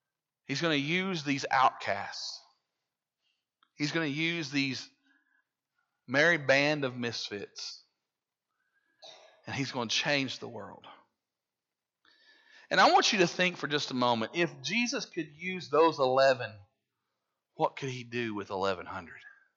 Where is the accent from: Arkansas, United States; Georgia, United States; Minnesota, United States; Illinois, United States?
Arkansas, United States; We're from Arkansas. You know, people consider us a bunch of hicks. You know, how can anything good come from Arkansas?